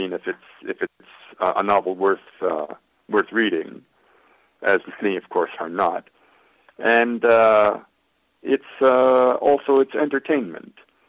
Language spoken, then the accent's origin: English; Minnesota, United States; I live in an apartment, and I'm from Minnesota, so I've got to have trees around.